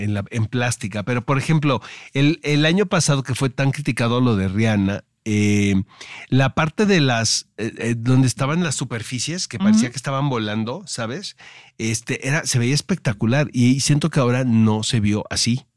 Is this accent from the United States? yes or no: yes; San Diego, California, United States; moved away; Es que yo crecí en San Diego y era Charger, pero eran malísimos. Entonces me muevo para acá.